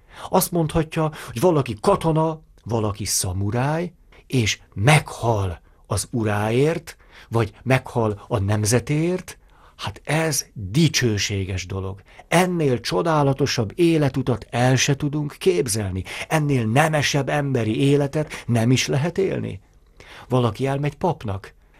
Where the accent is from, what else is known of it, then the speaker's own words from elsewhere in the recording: Hungary; Én magyar vagyok, én katolikus vagyok.